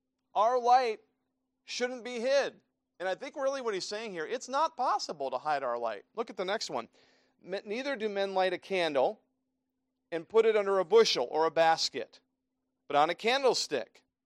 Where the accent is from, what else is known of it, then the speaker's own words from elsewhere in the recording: Maryland, United States; You know that we came from Maryland, and we lived about, I guess, 15 miles or so from Baltimore. It took longer to get there. We were out in the country.